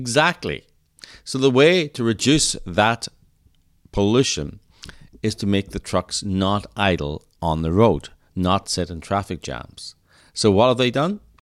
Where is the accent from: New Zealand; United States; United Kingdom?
United Kingdom; Northern Ireland; I think it's because I'm from Northern Ireland.